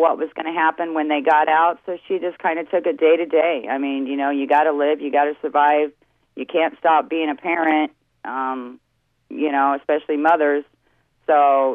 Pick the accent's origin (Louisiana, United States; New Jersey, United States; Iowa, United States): Iowa, United States; Des Moines; I'm from here in Des Moines, Iowa. I was born here for, I'd say, half my life, and then, well, the first 10 years anyway. Then I lived on a small farm just south of Des Moines